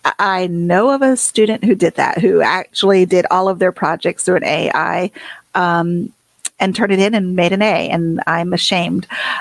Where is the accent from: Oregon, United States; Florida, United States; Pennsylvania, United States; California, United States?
Pennsylvania, United States; born there; accent: South Carolina; also born or lived in South Carolina; I was a technology coach in South Carolina. That's where the accent comes from, even though I was born in Pennsylvania.